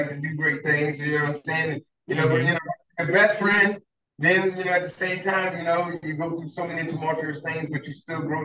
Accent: Richmond, Virginia, United States; also born or lived in Florida; Yeah, I'm from Richmond, Virginia. But I lived in Florida.

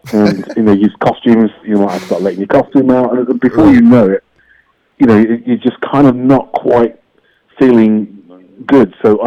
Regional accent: England, United Kingdom; now in Canada; I come from England

